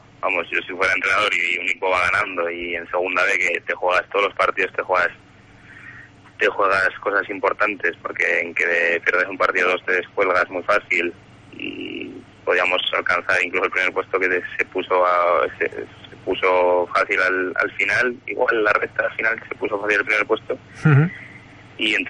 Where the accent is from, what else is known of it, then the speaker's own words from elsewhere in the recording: Huesca, Aragon, Spain; soy de Huesca desde pequeñito y vamos, he formado en Huesca, en la escuela de Huesca, y yo soy de Huesca de corazón